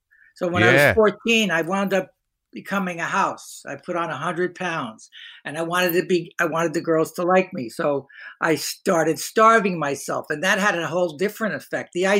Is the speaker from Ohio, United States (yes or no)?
no; Hoboken, New Jersey, United States; Yeah, I grew up in Hoboken, New Jersey. Small town.